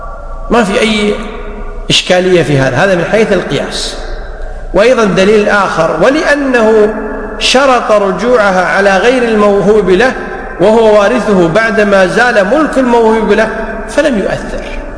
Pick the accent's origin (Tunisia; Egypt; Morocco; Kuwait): Kuwait; وحتى عندنا في الكويت يقع